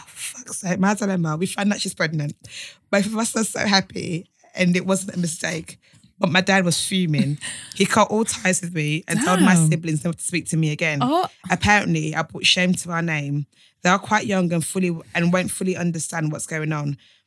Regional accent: Nigeria; I'm Nigerian and a pastor's kid, by the way.

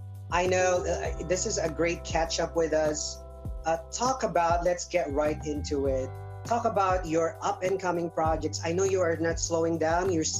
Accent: Philippines; I grew up in the Philippines as a teenager.

